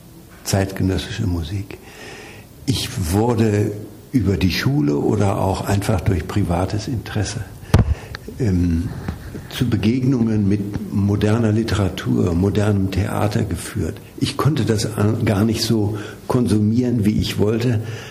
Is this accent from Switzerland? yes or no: no; Essen, North Rhine-Westphalia, Germany; Ich bin in Essen groß geworden. Also in einer Stadt mitten im Ruhrgebiet